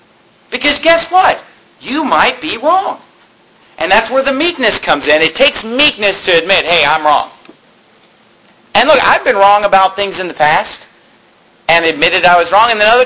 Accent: California, United States; Because I was raised in California.

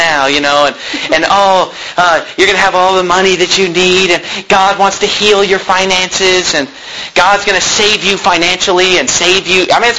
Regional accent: Sacramento, California, United States; I can remember when I was 15 years old being in Christian school, Victory Christian School in Sacramento, California.

